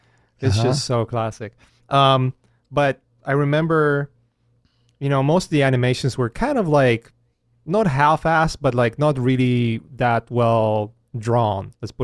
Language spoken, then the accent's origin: English; Poland; moved away; No, I'm originally from Poland. So Poland, like I grew right. up in like, you know, grew out from like grew up first tiny bit of my life in behind the Iron Curtain.